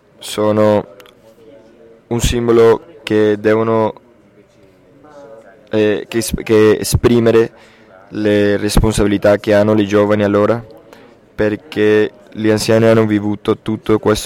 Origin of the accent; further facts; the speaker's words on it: Venezuela; Italian is a second language; Mi ricordo quando abitavano in Venezuela, nel mio paese